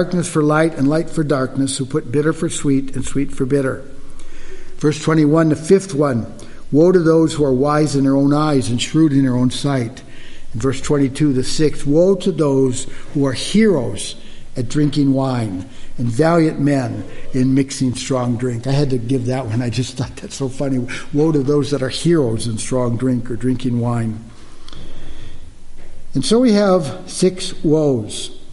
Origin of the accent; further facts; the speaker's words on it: Rochester, Minnesota, United States; When I was a young boy growing up in Rochester, Minnesota, not a small town, not a large town, similar to Janesville probably.